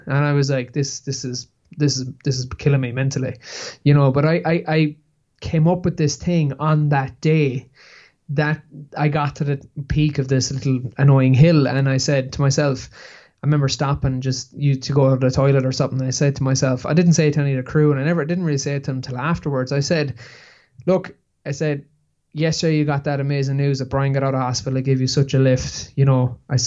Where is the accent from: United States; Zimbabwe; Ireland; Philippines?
Ireland; as Irish people